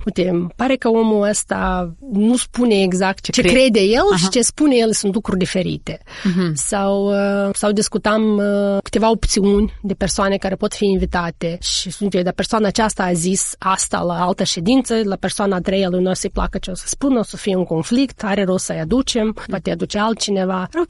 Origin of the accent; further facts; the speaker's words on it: Moldova; now in Kansas, United States; am venit din Moldova jumătate de ani în urmă, ce vrei de la mine?